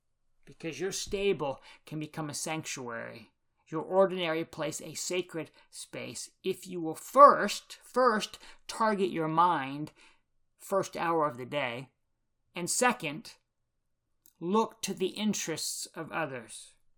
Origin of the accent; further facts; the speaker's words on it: North Carolina, United States; I grew up in North Carolina, which is why I'm a Tar Heel fan